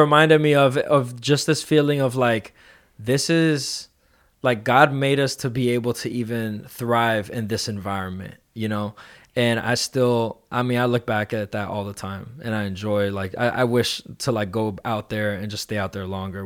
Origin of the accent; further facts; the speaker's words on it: Miami, Florida, United States; So I grew up in Miami. So Florida boy, but especially Miami, the city life.